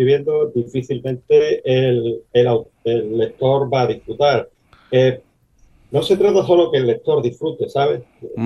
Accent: Medina Sidonia, Andalusia, Spain; desde que era un niño, porque desde los tiempos más remotos de mi vida, pues yo las he escuchado en mi pueblo, ¿no? En Medina Sidonia

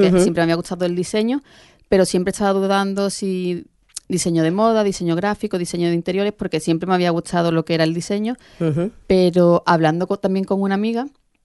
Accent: Jerez de la Frontera, Andalusia, Spain; Soy de Jerez de la Frontera. Pero tengo el estudio ahora en Puerto Real.

